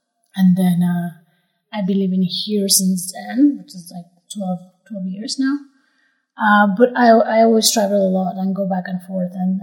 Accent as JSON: {"language": "English", "region": "Mexico City", "country": "Mexico", "tie": "born or raised there", "also_born_or_lived": "Oaxaca", "said": "I grew up in Mexico City, and I consider myself from those places, but also very, very much from here"}